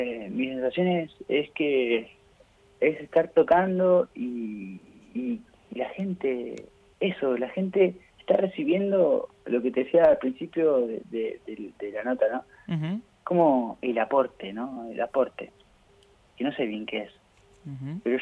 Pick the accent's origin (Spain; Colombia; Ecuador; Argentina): Argentina; Buenos Aires; now in Mendoza, Argentina; Soy de Mendoza, pero yo viví en Buenos Aires toda mi vida, en realidad, a los 24 años me fui a Mendoza.